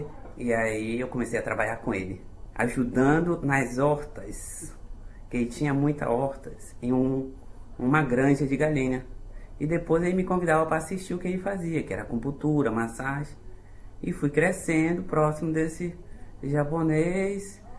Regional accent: Pará, Brazil; now in Belo Horizonte, Brazil; Atualmente, eu moro em BH, Belo Horizonte, Minas Gerais. Sou paraense.

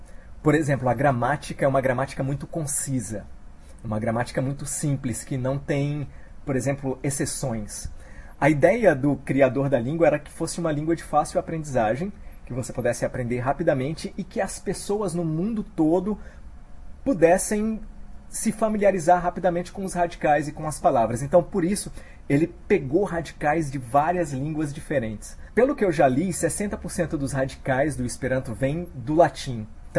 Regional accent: Brasília, Federal District, Brazil; moved away as an adult; now in Fortaleza, Brazil; eu nasci em Brasília, morei lá até os 18 anos. E depois meus pais resolveram voltar para Fortaleza. E aí eu voltei para Fortaleza também. E hoje eu moro em Fortaleza.

